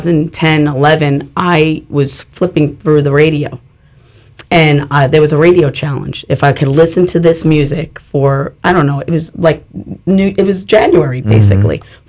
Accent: New York, United States; now in Palm City, United States; I'm from Palm City, right here. Well, Palm New City? York, originally.

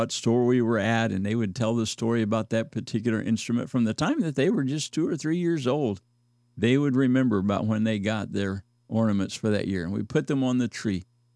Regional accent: Midwest, United States; I grew up in the Midwest where at Christmas time it would be very cold.

